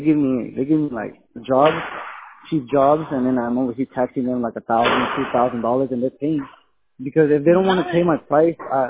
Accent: Texas, United States; everybody's like, where are you from? And I'm from Texas.

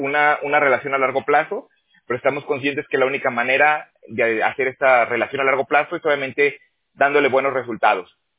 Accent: Aguascalientes, Mexico; moved away; also born or lived in Toronto; yo también soy de México, yo soy de Aguascalientes, pero yo me salí hace 12 años. Yo primero me fui a Toronto un tiempo.

